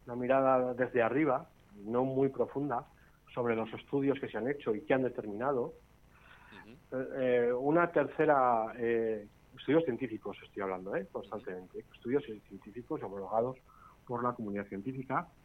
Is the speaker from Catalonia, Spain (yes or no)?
no; Tafalla, Navarre, Spain; yo soy de Tafalla, fíjate tú, yo soy casi un ribero